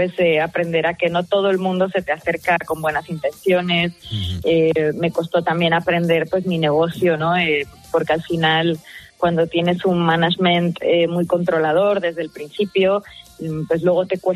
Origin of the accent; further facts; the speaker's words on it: Madrid, Community of Madrid, Spain; accent: Madrid; llevo aquí como 2 semanas más o menos. Y en estas 2 semanas como que he vuelto a mi ser con mi acento de aquí, de Madrid